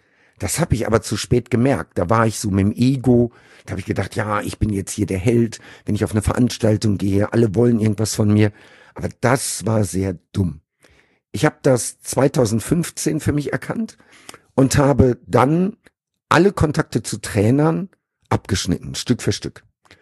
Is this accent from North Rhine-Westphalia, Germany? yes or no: yes; North Rhine-Westphalia, Germany; ich bin im Sauerland groß geworden. Lüdenscheid oder Meinerzhagen sind wunderschöne Orte, da gibt's viel Natur